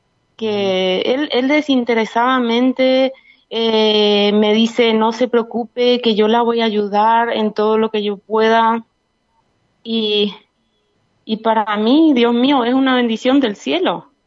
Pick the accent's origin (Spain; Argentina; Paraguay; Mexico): Paraguay; Santa María, Misiones; born there; Sí, yo nací en Santa María Misiones, sí.